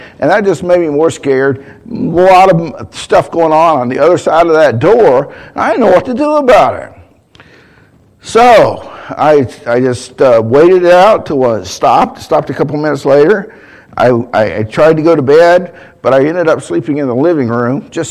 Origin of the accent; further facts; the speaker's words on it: Virginia, United States; What's really funny about that is that I'm originally from Virginia, okay?